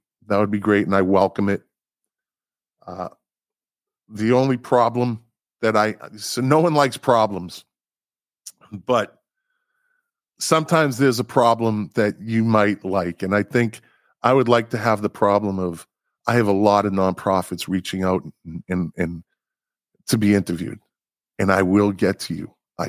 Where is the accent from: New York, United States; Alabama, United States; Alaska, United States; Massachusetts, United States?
Massachusetts, United States; Boston; accent: Boston; My Boston accent, you're going to have to get used to that.